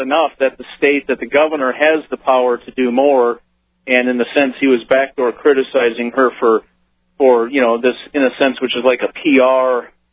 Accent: Minnesota, United States; born there; I was born myself in Minnesota, so part of my family is Persian. The other part is Danish.

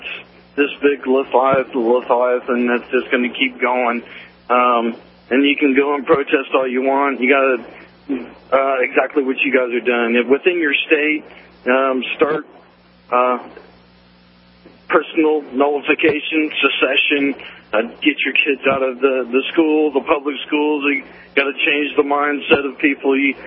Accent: Indiana, United States; I'm from Indiana

